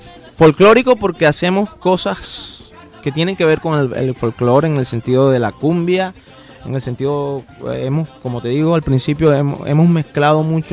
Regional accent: Morroa, Sucre, Colombia; cuando él se entera de que yo soy de Morroa

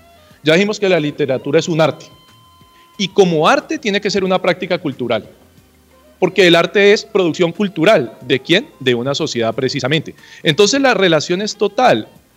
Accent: Colombia; en la sociedad como la nuestra, como la colombiana, definitivamente van a aparecer esos temas.

